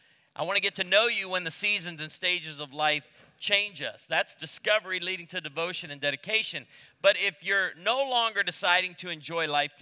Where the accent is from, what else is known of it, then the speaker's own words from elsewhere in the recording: Illinois, United States; We do not know how to behave at the beach. I'm from Illinois.